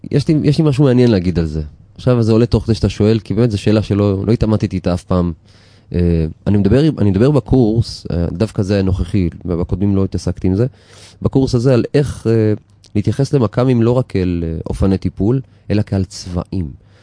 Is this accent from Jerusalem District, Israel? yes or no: no; Kiryat Ono, Tel Aviv District, Israel; אני יליד קירת אונו, רוב חיי חייתי בקירת אונו, וממש ברחוב של ההורים, ברחוב ירושלים, בקירת אונו